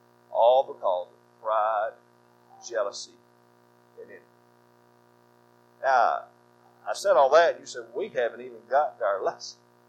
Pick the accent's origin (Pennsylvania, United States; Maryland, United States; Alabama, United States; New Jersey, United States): Alabama, United States; Anderson; I might say that I'm proud to be an Andersonian, because I'm from Anderson. We're proud. We're proud to be Alabamians